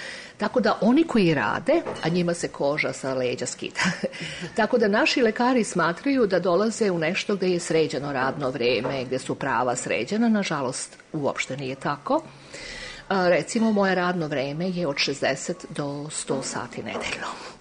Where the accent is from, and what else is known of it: Belgrade, Serbia; born there